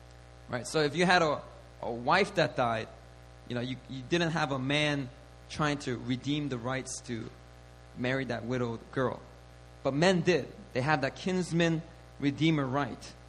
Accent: Philadelphia, Pennsylvania, United States; I grew up in Philadelphia. There's a lot of racism in Philadelphia.

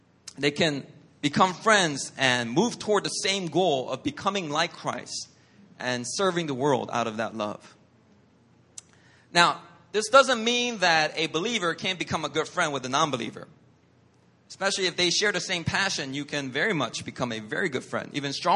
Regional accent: Philadelphia, Pennsylvania, United States; She's from Chile. I'm from Philly.

